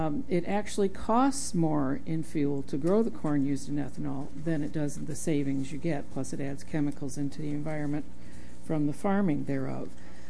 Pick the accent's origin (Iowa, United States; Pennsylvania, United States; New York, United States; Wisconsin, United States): Iowa, United States; I come from Iowa, I know corn.